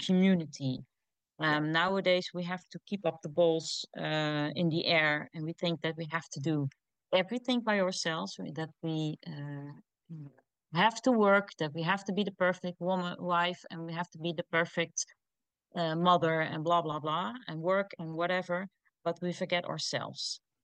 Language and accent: English; the south, Netherlands; also born or lived in Germany / Amsterdam; I came from Germany back to the Netherlands. I come from the south, and I moved back to Amsterdam.